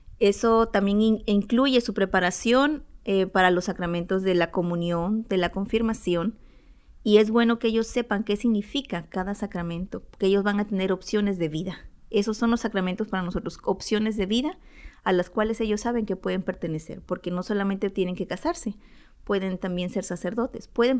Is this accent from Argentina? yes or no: no; Mexico; moved away; Nosotros somos mexicanos y traemos unas costumbres, pero mis hijos ya se están criando acá